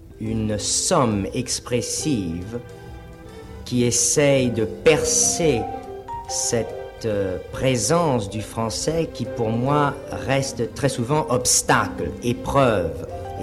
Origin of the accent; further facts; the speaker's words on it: Paris, Île-de-France, France; born there; dans mon cas, le français, bien qu'il y a bien longtemps. Je suis né à Paris en 1932.